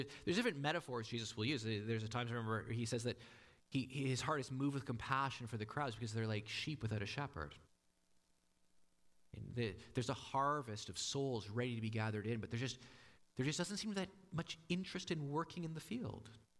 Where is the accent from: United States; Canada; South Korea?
Canada; because I'm a Canadian and I've been trained that the question, how are you doing, is the equivalent of saying hi